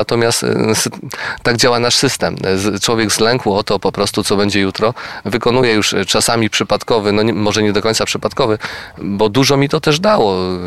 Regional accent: Gniezno, Greater Poland Voivodeship, Poland; Rodzice nie mieli o tym akurat pojęcia, bo wywodzę się z Gniezna, gdzie całe szczęście taka szkoła była.

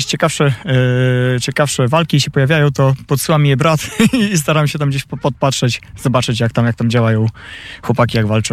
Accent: Dębica, Subcarpathian Voivodeship, Poland; also born or lived in Grocholice; urodziłem się w ogóle w Dębicy na Podkarpaciu. Tam się wychowałem. Później przeprowadzili się moi rodzice razem z całą moją rodziną do Grocholic, to jest województwo świętokrzyskie. Tam mieszkałem przez parę lat. No i ostatnie dwie dekady spędzam tutaj w Dębem.

